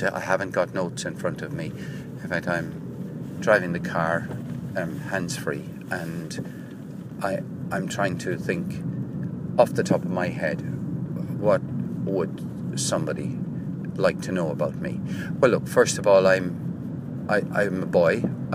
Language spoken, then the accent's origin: English; Cork, Munster, Ireland; I'm Irish and I live in Cork in Ireland.